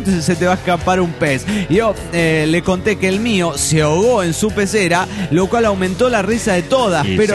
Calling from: Mexico City, Mexico; del DF mexicano.

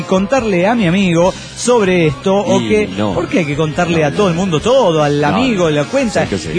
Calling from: Lima, Peru; de Lima, Perú, chicos.

